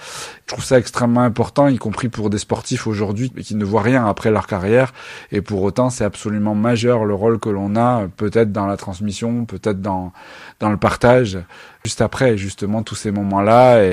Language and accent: French; Narbonne, Occitanie, France; en tout cas dans ma jeunesse, à Narbonne